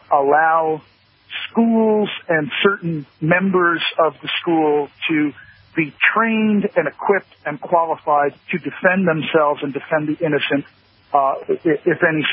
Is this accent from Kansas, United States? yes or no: no; New York, United States; also born or lived in Arizona; I'm from New York. I lived in Arizona for 8 years. Both my kids were born there.